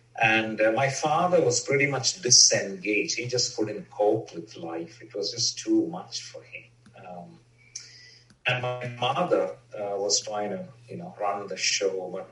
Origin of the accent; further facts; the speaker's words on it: India; now in Australia; I grew up in India. I moved to Australia around 27 years ago.